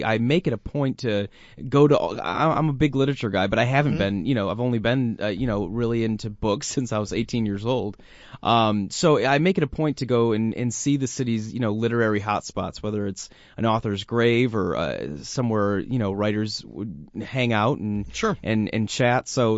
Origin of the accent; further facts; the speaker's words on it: Detroit, Michigan, United States; also born or lived in Los Angeles / Boston; now in Indianapolis, United States; I'm originally from Detroit.